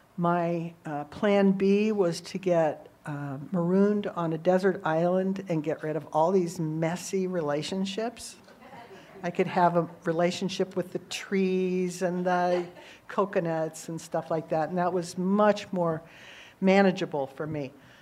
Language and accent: English; Indiana, United States; So, my history, I came from Indiana. That's where I grew up.